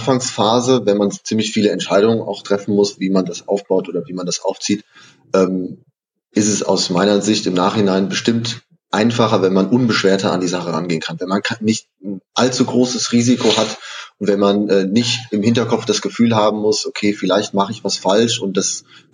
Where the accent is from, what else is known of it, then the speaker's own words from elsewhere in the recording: Hirschberg, Baden-Württemberg, Germany; ich wohne direkt in Hirschberg und etwas aus diesem Ort, wo meine Heimat ist, mitzunehmen